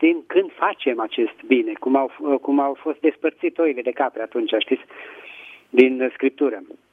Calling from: Petroșani, Hunedoara County, Romania; din Petroșani.

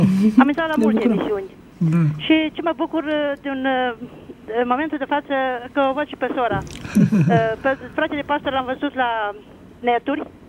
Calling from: Arad, Arad County, Romania; din Arad.

